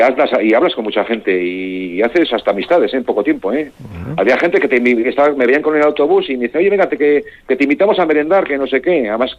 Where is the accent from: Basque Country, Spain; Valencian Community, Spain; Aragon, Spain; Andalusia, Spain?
Basque Country, Spain; San Vicente de Arana; luego se quedaron a dormir en mi pueblo, en San Vicente Arana.